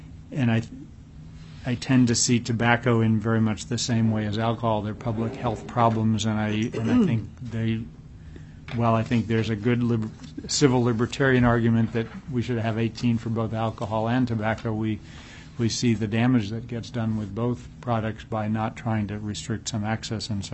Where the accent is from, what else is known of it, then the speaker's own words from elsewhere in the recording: Texas, United States; When I was in college and I grew up in Texas, you could buy beer and any liquor at 18.